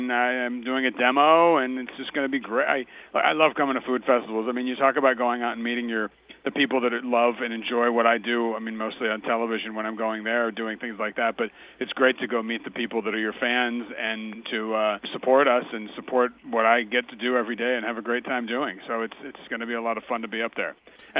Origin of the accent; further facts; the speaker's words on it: France; also born or lived in Italy; I grew up in France and Italy, so I got to, my palate was, I think, well trained as a kid.